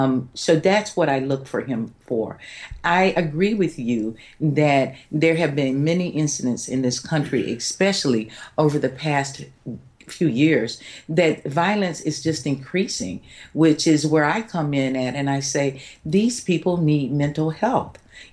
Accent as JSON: {"language": "English", "country": "United States", "said": "However, because I am an American, I believe in the safety and viability of our troops"}